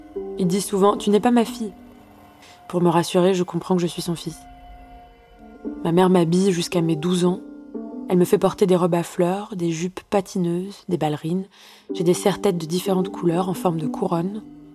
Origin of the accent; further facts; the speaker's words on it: France; Je suis française. Je suis d'origine algérienne. Mes parents et mes 2 grandes sœurs sont nés en Algérie. Je suis rebeu, donc musulmane. Ma mère est musulmane, mon père est musulman. Mes sœurs Dounia et Hanan sont musulmanes. Nous sommes une famille d'arabes musulmans.